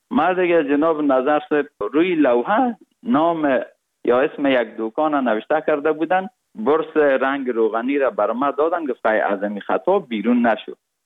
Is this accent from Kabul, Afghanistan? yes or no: yes; Kabul, Afghanistan; born or raised there; also born or lived in Parwan